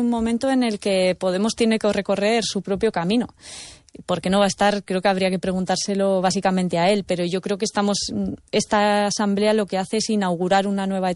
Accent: Navarre, Spain; Yo que soy navarra, en nuestras tierras diré que está como muy enraizado y es muy profundo

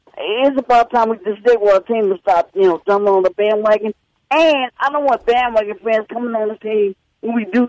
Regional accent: Kansas City, Missouri, United States; no, I'm really from Kansas City. Trust me, 64111 was my zip code.

